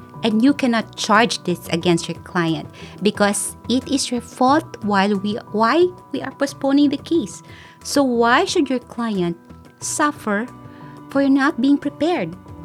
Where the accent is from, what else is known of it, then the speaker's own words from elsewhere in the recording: Manila, Metro Manila, Philippines; They knew I wasn't from the area. I came from Manila.